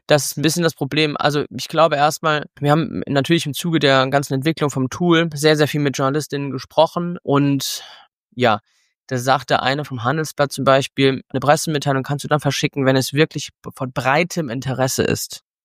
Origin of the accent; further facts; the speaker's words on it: Cologne, North Rhine-Westphalia, Germany; Ich komme aus Köln, fangen wir da mal an.